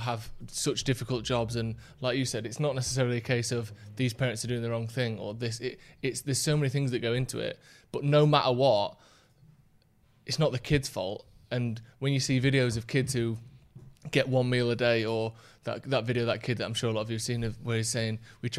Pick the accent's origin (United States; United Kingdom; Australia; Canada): United Kingdom; Bassetlaw, East Midlands; the Bassett Law MP, who, I'm from Bassett Law, works up, is in Bassett Law